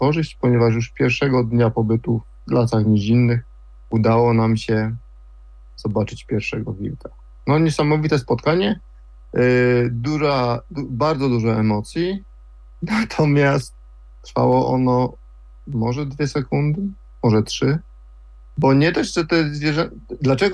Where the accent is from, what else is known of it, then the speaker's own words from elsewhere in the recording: Silesian Voivodeship, Poland; urodziłem się w małej miejscowości w Beskidzie Żywieckim i do lasu, to znaczy praktycznie mieszkałem w lesie